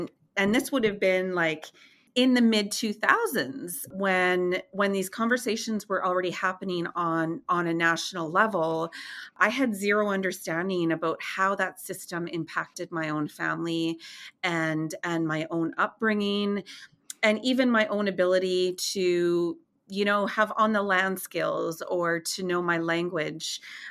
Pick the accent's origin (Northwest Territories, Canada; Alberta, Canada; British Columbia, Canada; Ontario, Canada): Northwest Territories, Canada; Inuvik; as a kid growing up in Inuvik and at our fish camp